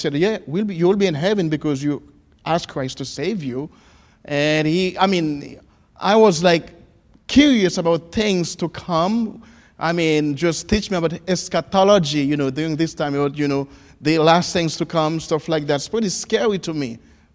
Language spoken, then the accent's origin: English; Haiti; English is a second language; And my home country in Haiti, I was raised in with a single mom, and I got two sisters.